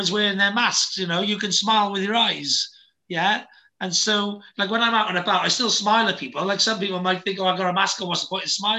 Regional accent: Wales, United Kingdom; I'm the Welsh dragon. I'm the only Welsh dragon. Whereas in Wales, I'm just another Welsh person, you know?

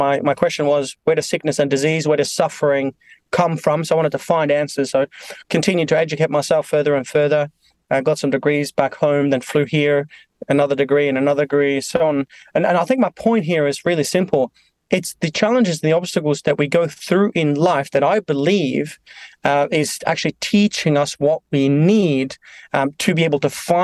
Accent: Norway; moved away as an adult; now in Australia; I'm born and raised in Norway and Scandinavia. Came to Australia 2005 to kind of find my purpose, direction

